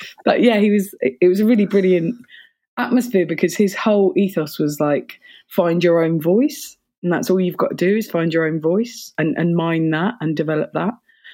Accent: Orpington, London, United Kingdom; it was funny because I started when I was a teenager and I grew up in Orpington

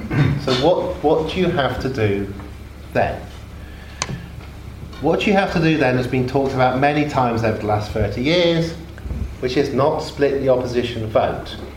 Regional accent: Oxford, South East England, United Kingdom; the area of Oxford we moved to when I was age 6 from Cowley was the area in which the National Front in Oxford were most active.

